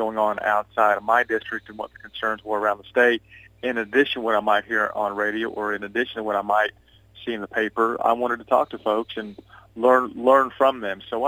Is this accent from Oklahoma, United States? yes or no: yes; Enid, Oklahoma, United States; I just don't drive out of Bartlesville or drive out of my hometown of Enid and rearview mirror and say, okay, check a box.